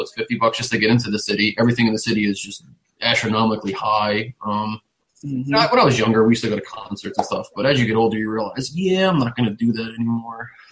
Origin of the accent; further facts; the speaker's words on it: New Jersey, United States; Born and bred in Jersey, man. Yeah, I've never even been to the West Coast or anything yet.